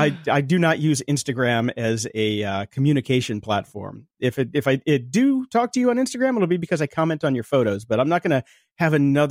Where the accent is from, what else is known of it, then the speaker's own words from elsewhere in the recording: Chicago, Illinois, United States; I forgot that we're from Chicago and that, like they don't get scared because it happens every day out there. Although I'm glad I'm not in Chicago right now.